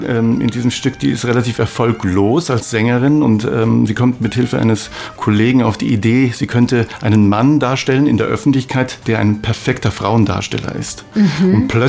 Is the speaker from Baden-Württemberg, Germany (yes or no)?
no; Munich, Bavaria, Germany; born there; ich bin in München geboren, aber mein Vater war Österreicher und dann habe ich die Staatsangehörigkeit praktisch geerbt